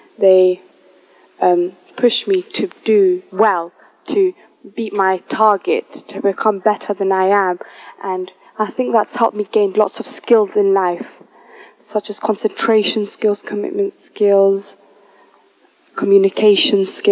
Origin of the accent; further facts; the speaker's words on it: United Kingdom; that's where my family was brought up, and I consider myself as a Kosovan, but by paper, like by passport and all that, I'm British, but I'm brought up in Britain. I live in Britain, but my nationality is Kosovan.